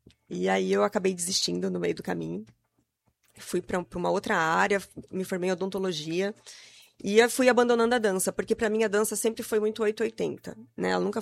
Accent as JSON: {"language": "Portuguese", "town": "Ponta Porã", "region": "Mato Grosso do Sul", "country": "Brazil", "said": "eu sou da fronteira, sou de Ponta Porã. Comecei a dançar lá. E eu vinha para Campo Grande para fazer as provas e as aulas"}